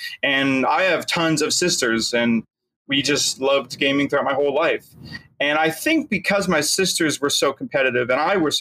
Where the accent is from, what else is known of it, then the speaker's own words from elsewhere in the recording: California, United States; So I grew up in NorCal